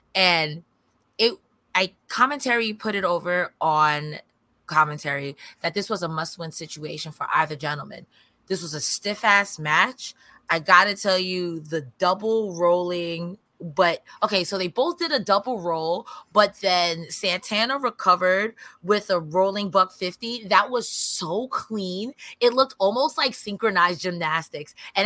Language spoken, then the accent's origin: English; United States; I gotta tell you, it's embarrassing as an American.